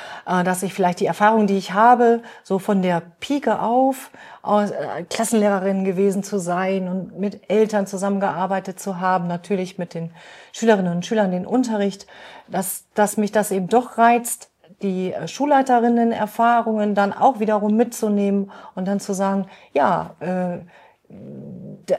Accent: Schüttorf, Lower Saxony, Germany; Meine Mutter lebt noch in Schüttorf. Ich stamme auch also aus Schüttorf. Wir haben Verwandtschaft in der Obergrafschaft bis in die Niederlande hinein.

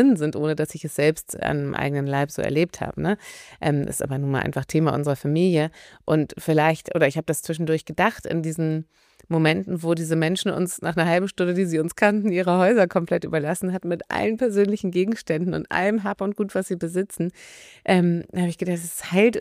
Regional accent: Hamburg, Germany; ich bin in Hamburg aufgewachsen.

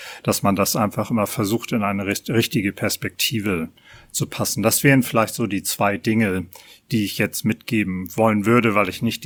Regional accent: Hamburg, Germany; als Hamburger in dritter Generation

